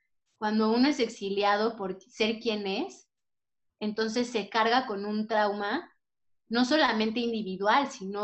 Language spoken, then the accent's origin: Spanish; Mexico; born there; also born or lived in Uruguay / Paris; Yo nací en México, viví en Uruguay, he vivido en muchos estados, me fui a estudiar a París